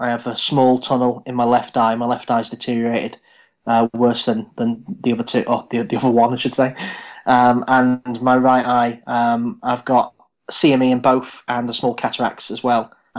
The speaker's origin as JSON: {"language": "English", "town": "Manchester", "region": "North West England", "country": "United Kingdom", "said": "So I'm from Manchester. I'm 40 this year."}